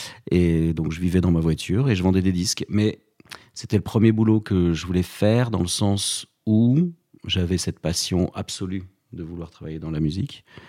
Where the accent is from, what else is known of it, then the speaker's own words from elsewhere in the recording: Arcachon, Nouvelle-Aquitaine, France; je suis originaire d'Arcachon, je suis né là-bas. Et je suis toujours resté dans la région